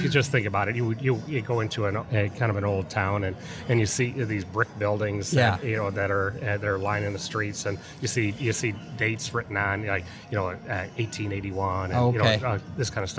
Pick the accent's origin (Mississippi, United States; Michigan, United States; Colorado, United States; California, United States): Michigan, United States; Detroit; born there; No. But I was born in Detroit.